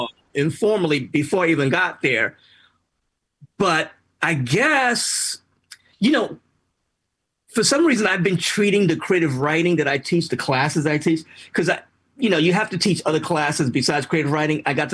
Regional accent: New York, United States; born there; I was born in the South Bronx.

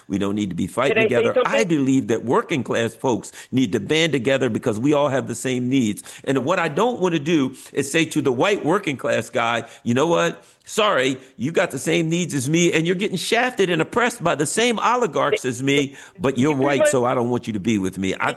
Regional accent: United States; Look, I'm an American.

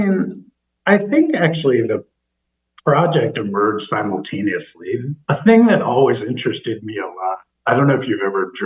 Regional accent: Virginia, United States; I grew up in Northern Virginia, so I had a different feeling about it.

